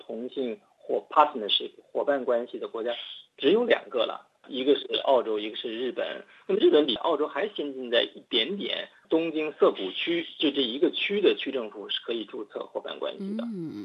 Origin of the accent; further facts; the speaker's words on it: Beijing, China; 我是北京人，有一种范儿。